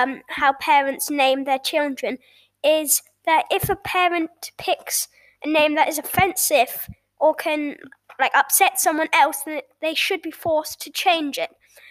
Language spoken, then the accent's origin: English; United Kingdom; so I live in the UK, as you can tell from my accent, and in the UK, parents can call their child whatever they want